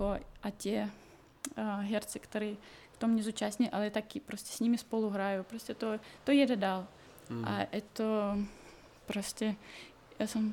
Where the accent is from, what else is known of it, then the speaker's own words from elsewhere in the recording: Siberia, Russia; Czech is a second language; moved away as an adult; now in Czechia; já jsem pocházím ze Sibíří, takže pro mě je to taková úplně ještě jiná země než i Rusko, třeba i když jako ve spojení s Moskvou, že je to prostě jiný země. Já jsem tam žila přibližně 26 let docela dlouho